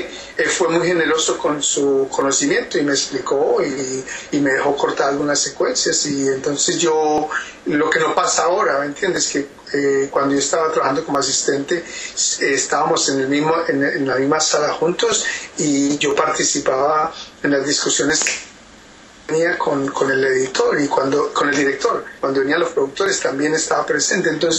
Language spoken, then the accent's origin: Spanish; Colombia; moved away as an adult; also born or lived in United Kingdom; No, yo soy colombiano, pero salí de Colombia en el 79, en el 74, perdón.